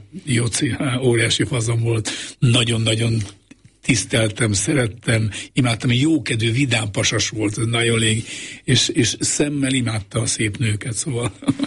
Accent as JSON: {"language": "Hungarian", "town": "Miskolc", "region": "Borsod-Abaúj-Zemplén", "country": "Hungary", "tie": "born or raised there", "said": "én focit imádó családban nőttem föl. Eleve állnak Vasgyárban, Miskolcon, ahol születtem"}